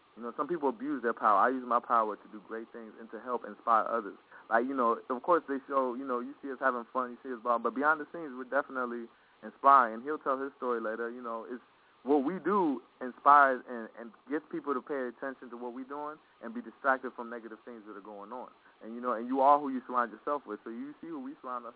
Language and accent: English; London, United Kingdom; born there; And I'm African, and I grew up here. So I look at the world in two different perspectives. Three, because I'm British. I was born in London, but my family's from Kenya.